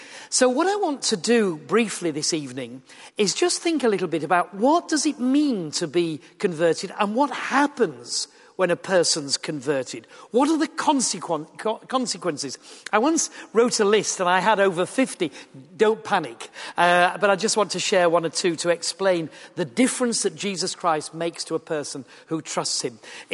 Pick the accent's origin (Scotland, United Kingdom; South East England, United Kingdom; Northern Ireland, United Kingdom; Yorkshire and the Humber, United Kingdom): Yorkshire and the Humber, United Kingdom; I'm a Yorkshireman and we'll be going back next Thursday.